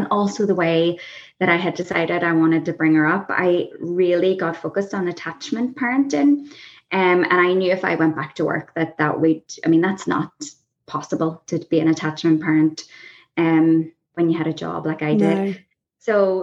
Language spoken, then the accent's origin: English; Belfast, Northern Ireland, United Kingdom; I was born and bred in Belfast and actually I went to university in Belfast. I got married in Belfast.